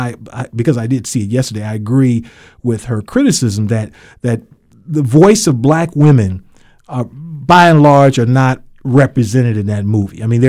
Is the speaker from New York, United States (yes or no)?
no; Cleveland, Ohio, United States; Because growing up in Cleveland, we also had a similar type of incident